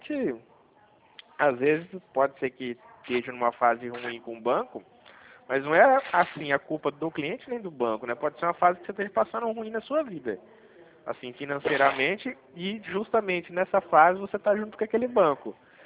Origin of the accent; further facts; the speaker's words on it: Dracena, São Paulo, Brazil; eu sou de Dracena.